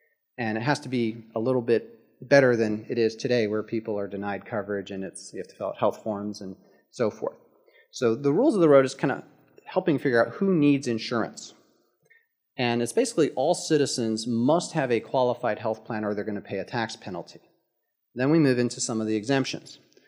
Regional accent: Philadelphia, Pennsylvania, United States; I grew up in outside of the Philadelphia area and near Pennsylvania Dutch country, a lot of Amish folks

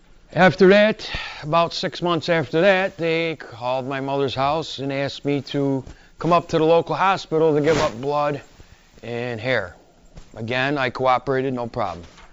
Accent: Marcy, New York, United States; I'm from New York State, upstate New York. Not New York City. I'm from a small town in near Utica, New York. Quite a ways from here.

